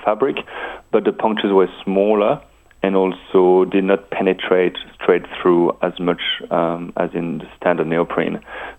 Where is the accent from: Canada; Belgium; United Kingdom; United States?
Belgium; Wallonia; moved away; haven't spoken any Dutch for about 18 years, and even when I left Belgium, my Dutch wasn't that great. I'm from the French side.